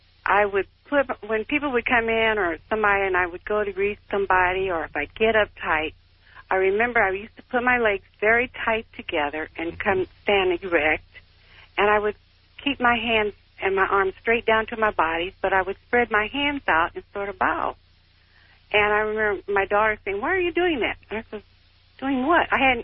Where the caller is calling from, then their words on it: Illinois, United States; Illinois.